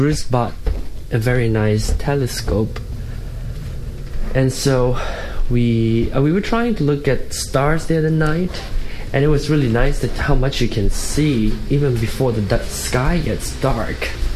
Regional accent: Malaysia; being a Chinese growing up in Malaysia

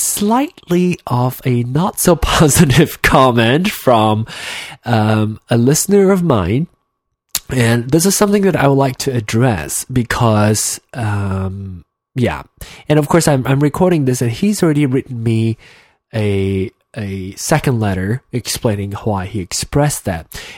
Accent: Malaysia; accent: Malaysian; But, so if I want to go back into my Malaysian accent, I would say I can't.

